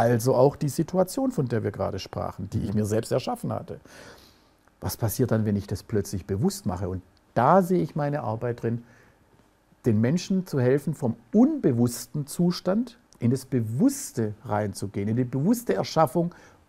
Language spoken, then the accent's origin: German; Baden-Württemberg, Germany; Ich komme aus dem Land von Porsche und Daimler-Benz und all diese Geschichten, Automobilhersteller.